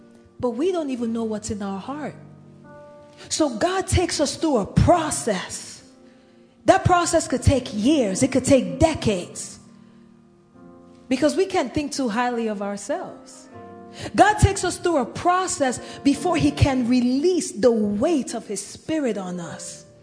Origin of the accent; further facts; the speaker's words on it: Nigeria; You see, as a Nigerian, the opinion of your family holds great weight.